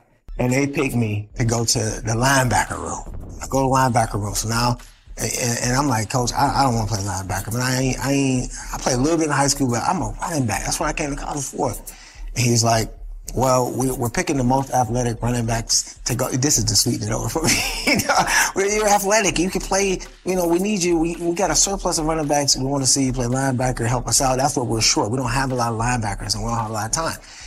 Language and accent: English; Cleveland, Ohio, United States; You know, I grew up in Cleveland, Ohio, and most of my life I lived in the rougher parts.